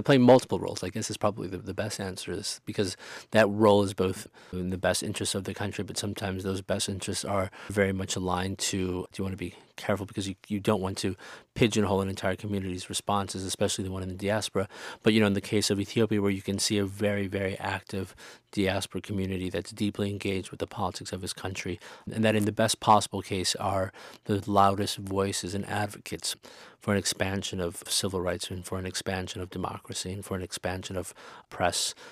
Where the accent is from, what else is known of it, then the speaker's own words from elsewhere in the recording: United States; So while I'm there, what people see right away is that I'm American.